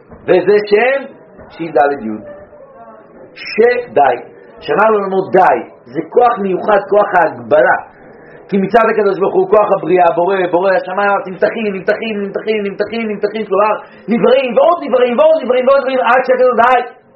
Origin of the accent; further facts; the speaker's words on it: Belgium; now in United Kingdom; גדלתי בבלגיה, אז אני בלגי. הרי ברגע שאני החלטתי לעזוב את בלגיה, להגר לבריטניה